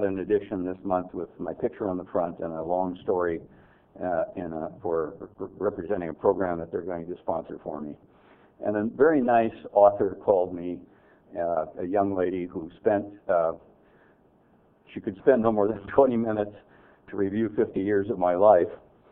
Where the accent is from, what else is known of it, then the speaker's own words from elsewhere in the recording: Conrad, Montana, United States; born there; I was born in Conrad, Montana. And that's quite a distance between the two.